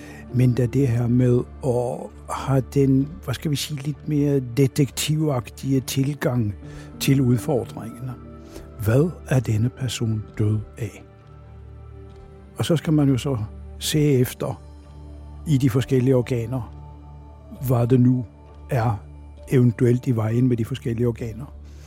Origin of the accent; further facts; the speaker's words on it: Oslo, Norway; now in Denmark; sagen er den, at jeg er født og vokset op i Oslo.